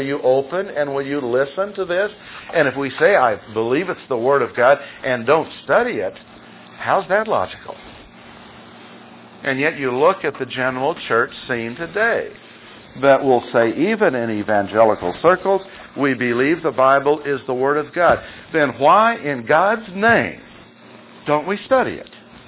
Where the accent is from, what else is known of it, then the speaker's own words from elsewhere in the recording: Ireland; I said, "No, I'm as Irish as you can get."